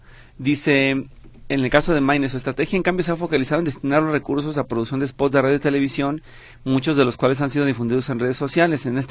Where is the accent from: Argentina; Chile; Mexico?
Mexico; Porque necesitamos ya como mexicanos exigir a quien llegue al Congreso de la Unión que cambie esta ley